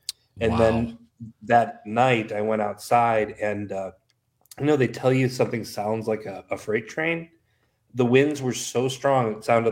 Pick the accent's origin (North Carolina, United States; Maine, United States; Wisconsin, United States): Wisconsin, United States; Milwaukee; also born or lived in Brookfield; First of all, I love the Midwest. I grew up in Milwaukee and Brookfield.